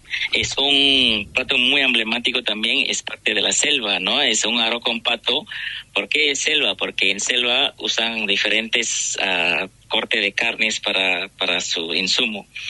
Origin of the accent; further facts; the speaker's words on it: Malaysia; Spanish is a second language; soy de nacionalidad de Malasia.